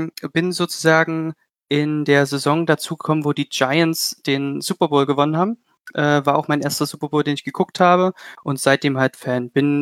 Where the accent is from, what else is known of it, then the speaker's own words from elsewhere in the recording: Leipzig, Saxony, Germany; tue ich aus Leipzig.